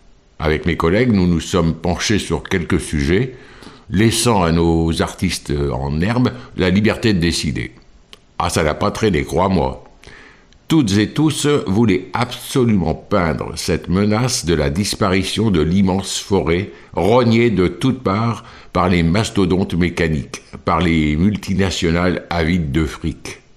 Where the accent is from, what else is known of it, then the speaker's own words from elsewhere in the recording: France; soit l'équivalent d'un département chez nous en France